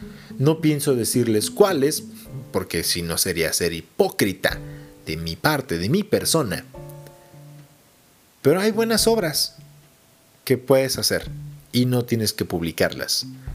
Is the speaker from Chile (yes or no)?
no; Mexico; En esa época, cuando era niño, existía algo llamado, en México, de hecho creo que está en Estados Unidos todavía, en México ya no